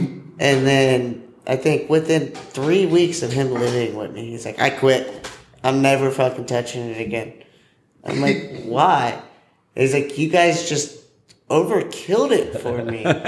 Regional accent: Florida, United States; Well, here.

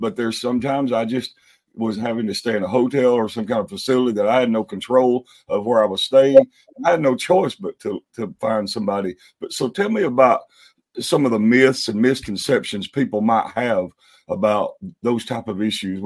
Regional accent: Huntsville, Alabama, United States; I was telling Sarah before we went on air that it's my hometown, Huntsville is, and I was there recently and I saw your facility right on the side of the Memorial Parkway, which is, you know, the main parkway through Huntsville.

